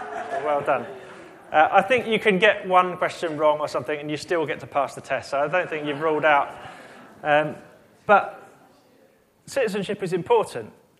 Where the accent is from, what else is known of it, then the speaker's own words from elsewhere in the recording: England, United Kingdom; I kind of know that I am British, apart from when it comes to sport. And when it gets to sport, I'm not British, I'm English.